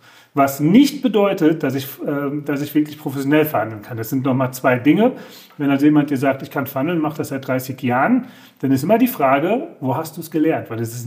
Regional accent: Solingen, North Rhine-Westphalia, Germany; ich bin 45 Jahre, ich komme aus Solingen

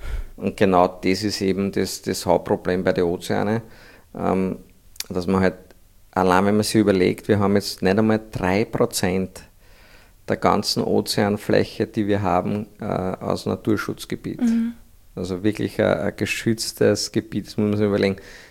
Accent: Austria; wir sind aus Österreich, wenn wir nicht einmal in den Meer zugang

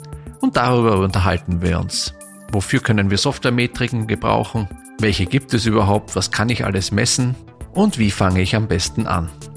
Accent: Vienna, Austria; nach Wien sozusagen, in meine Heimat.

